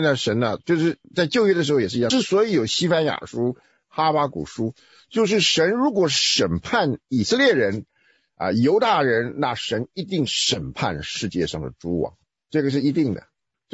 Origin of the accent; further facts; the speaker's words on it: Taiwan; 这就我这个从台湾来的人讲这种反动的话